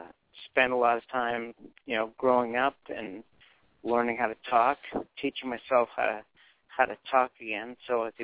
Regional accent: Boston, Massachusetts, United States; I was from the Boston area. Then I moved back to Boston and ended up working in a family business for 25 years after that.

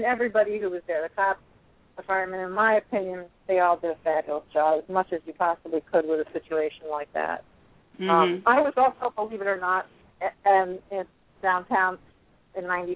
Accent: New York, United States; It was like, you know, and I'm a New Yorker, so you think, oh, it's a subway fire.

